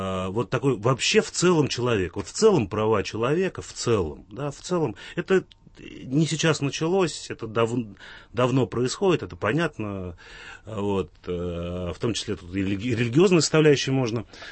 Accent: Volga region, Russia; Я вырос на Волге.

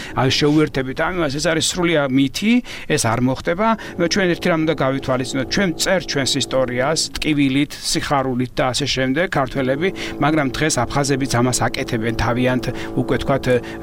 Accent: Samegrelo-Zemo Svaneti, Georgia; მეზობელი კუთხიდან ვარ სამეგრელო ამიტომ ვარ წარმოშობილი

